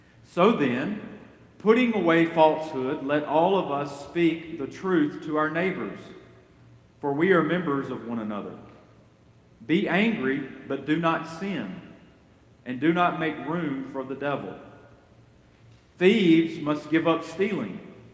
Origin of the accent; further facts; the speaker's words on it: Holka, Mississippi, United States; I grew up in a small town in North Mississippi, Holka, Mississippi. Growing up in Holka was a lot like growing up in Pleasantville.